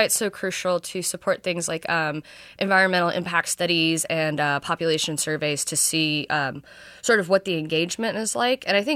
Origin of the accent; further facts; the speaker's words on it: Kentucky, United States; also born or lived in Texas; You know, I grew up in Kentucky, moved to Texas, so not really known for its fresh lobsters.